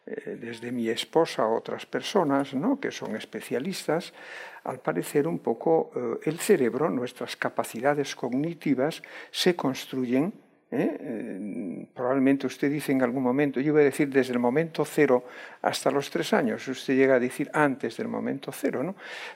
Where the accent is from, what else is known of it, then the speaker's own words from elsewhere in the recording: Vigo, Galicia, Spain; aunque tengo cerca de mi ciudad natal y en la que resido muchos días del año, que es Vigo